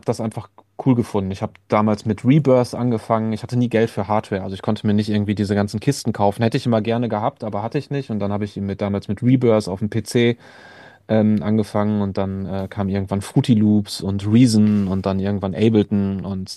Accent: Iserlohn, North Rhine-Westphalia, Germany; 2001 dann in Iserlohn, wo ich herkomme, die erste Partyreihe organisiert

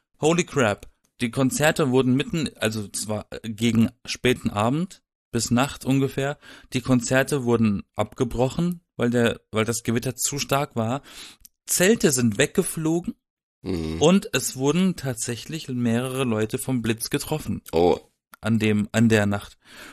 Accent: Baden-Württemberg, Germany; Ich komme aus dem Schwarzwald.

